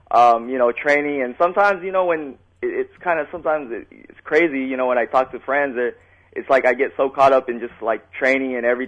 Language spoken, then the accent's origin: English; New Jersey, United States; born there; now in California, United States; No, I'm in California. I was born in New Jersey, but I reside in California.